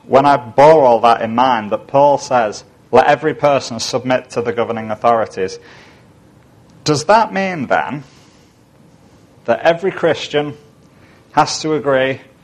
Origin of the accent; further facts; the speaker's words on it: United Kingdom; British, so that means we have at least two other identities. We're citizens of the European Union, and we're either English or belong to one of the other countries in the UK.